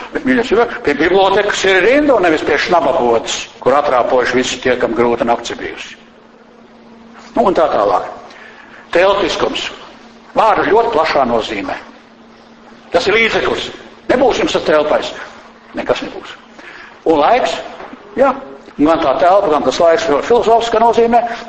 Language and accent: Latvian; Valmiera, Valmiera Municipality, Latvia; Es arī atceros, es atbraucu no Pāķiem, no Valmieras, vai ne?